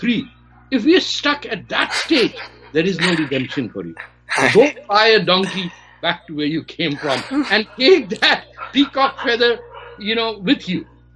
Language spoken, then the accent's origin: English; India; I'm dark-skinned, I'm an Indian, so nobody's going to believe me.